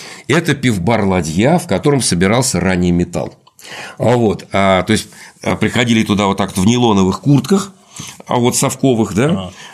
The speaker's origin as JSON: {"language": "Russian", "region": "Moscow", "country": "Russia", "said": "Ну да, я же из Москвы"}